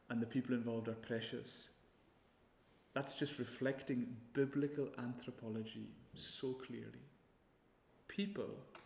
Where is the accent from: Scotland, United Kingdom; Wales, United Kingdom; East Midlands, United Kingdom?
Scotland, United Kingdom; Lewis; all these things that we've been deprived of growing up in Lewis.